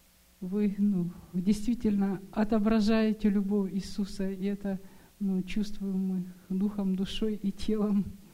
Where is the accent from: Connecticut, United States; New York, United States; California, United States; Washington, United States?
Washington, United States; Arlington; Я из Арлингтона, Вашингтон.